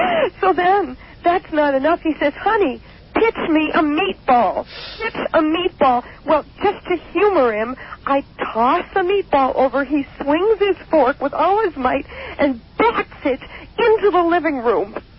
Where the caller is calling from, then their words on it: Alameda, California, United States; Hi, I'm calling from Alameda.